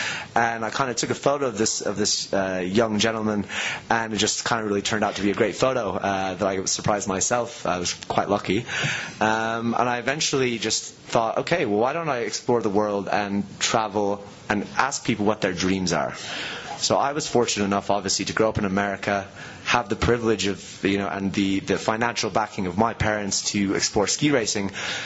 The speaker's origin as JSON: {"language": "English", "town": "Logan", "region": "Utah", "country": "United States", "tie": "born or raised there", "also_born_or_lived": "Ireland", "said": "I'm Irish originally, and I moved to the U.S. when I was very young. Moved to Logan, Utah, of all places in the world."}